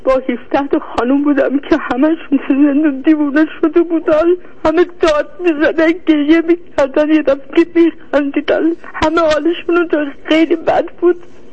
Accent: Iran; moved away; از ایران که اومدم بار خانوادم با خودم آوردم،

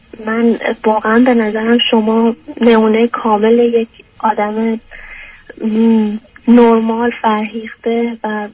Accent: Iran; now in Germany; از چهره و اینای من که من ایرانیم

